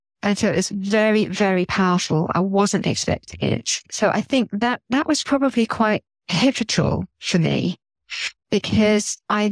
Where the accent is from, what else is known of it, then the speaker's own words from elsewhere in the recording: Jersey; And growing up in Jersey, you're a bit sort of cushioned from the world, to be honest, because it's such a, I mean, this beautiful island